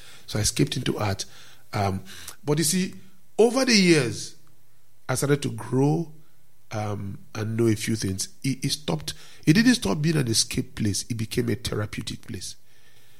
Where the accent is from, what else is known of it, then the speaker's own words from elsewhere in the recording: Nigeria; You see, you are battled with many things as a Nigerian young boy, born in a poor family.